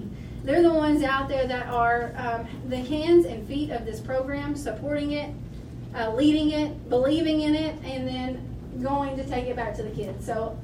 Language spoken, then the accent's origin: English; Kentucky, United States; So I'm not born and raised in Hopkins County. I came from Caldwell County